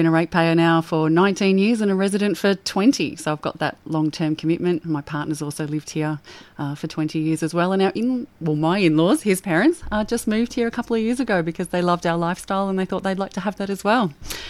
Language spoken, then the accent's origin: English; Melbourne, Victoria, Australia; moved away as an adult; although I was born and raised in Melbourne, big city, big smoggy city, I made the decision to move north over 23 years ago.